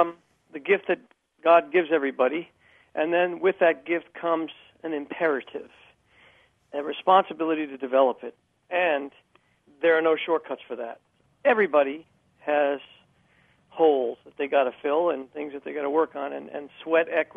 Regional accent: Brooklyn, New York, United States; that I was exposed to jazz so early is that I grew up in Brooklyn

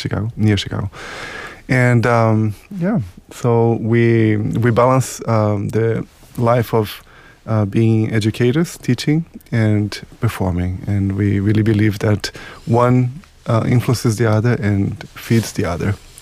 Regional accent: Brazil; I'm from Brazil

